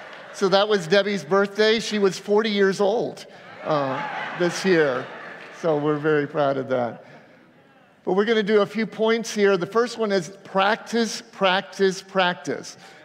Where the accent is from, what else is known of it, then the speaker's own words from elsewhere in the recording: Avon Park, Florida, United States; I remember when I was growing up in Avon Park.